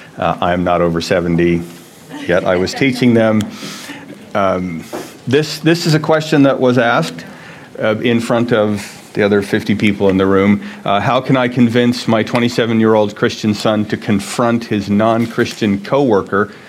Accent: United States; I'm an American, one of my secondary identities. I'm really happy about it.

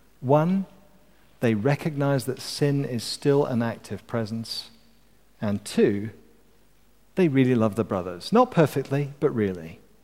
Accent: Scotland, United Kingdom; No, you can tell that I'm Scottish when I'm watching rugby. Because when Scotland lose, which is fairly often, I am happy to lose with them.

